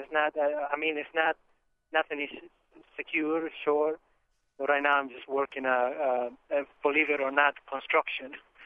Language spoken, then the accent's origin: English; Mexico; now in United States; I'm from Mexico, and I've been here about 15 years. But I used to work in Louisiana for 5 years fishing